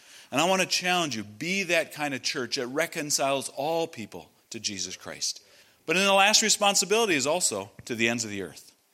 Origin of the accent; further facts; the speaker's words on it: United States; Where are you from? I'm from America.